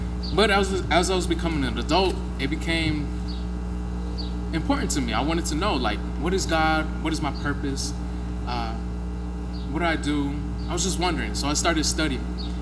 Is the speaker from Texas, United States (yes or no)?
yes; Odessa, Texas, United States; A turning point in my life is when a literature evangelist met me in my hometown of Odessa, Texas.